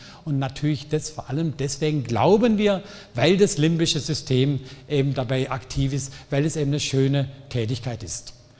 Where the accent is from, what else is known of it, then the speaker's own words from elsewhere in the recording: Southern Germany, Germany; Ja, Sie haben gehört, ich komme aus Süddeutschland, ich mache eine Menge an grammatikalischen Fehlern.